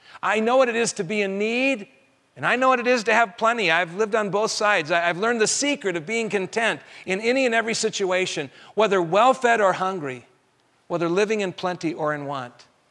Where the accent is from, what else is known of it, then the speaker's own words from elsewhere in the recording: Colorado, United States; because I grew up in Colorado, but did not learn how to ski till I was 28 years old.